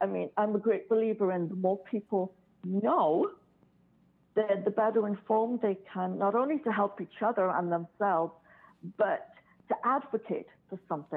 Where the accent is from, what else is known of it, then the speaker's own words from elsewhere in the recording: United Kingdom; I'm the Brit in the high heels that's going, okay, let me tell you something.